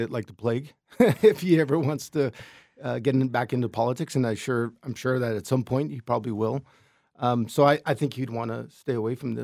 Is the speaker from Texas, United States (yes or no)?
no; Nogales, Arizona, United States; So he represents where I grew up in Nogales.